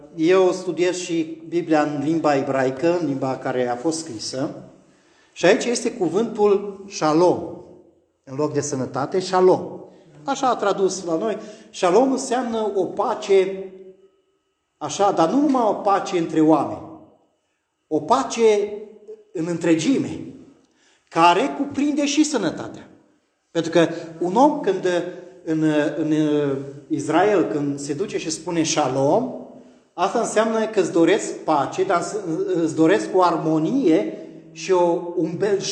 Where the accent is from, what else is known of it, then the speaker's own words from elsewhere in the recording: Romania; Eu atunci, venind din România